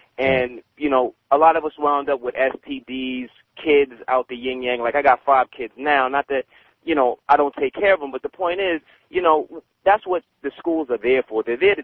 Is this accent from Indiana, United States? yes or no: no; Fairfax, Virginia, United States; now in Canada; I'm actually from Fairfax, Virginia, and I'm up in BC right now.